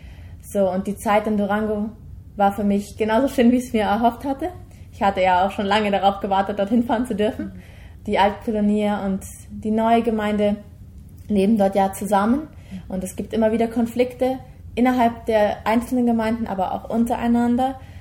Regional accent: Germany; ich komme aus Deutschland. Meine Wurzeln mütterlicherseits habe ich allerdings in Paraguay.

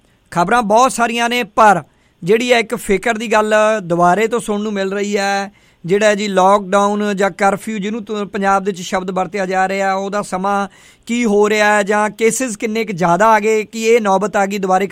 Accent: Mustafabad, Punjab, India; ਸਾਡੇ ਪਿੰਡ ਦਾ ਨਾਮ ਮੁਸਤਫਾਬਾਦ ਹੈ ਜੀ ਪੁਰਾਣਾ ਪਿੰਡ ਬਿਲਕੁਲ ਬਸੀ ਪਠਾਣਾ ਸਰਹੰਦ ਦੇ ਕੋਲ ਹੈ।

